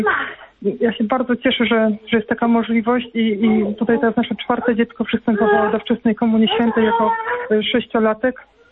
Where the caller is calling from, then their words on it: Poznań, Greater Poland Voivodeship, Poland; I u nas w Poznaniu, bo nie słuchałam od samego początku audycji, chciałam tylko powiedzieć, że u nas tą ideę wczesnej komunii świętej sługa Boży ksiądz Aleksander Woźny tak propagował w parafii świętego Jana Kantego w Poznaniu.